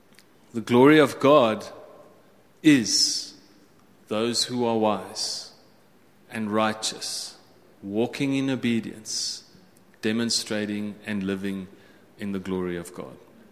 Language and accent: English; England, United Kingdom; And me being English, I'm like, but verskriklik is terrible.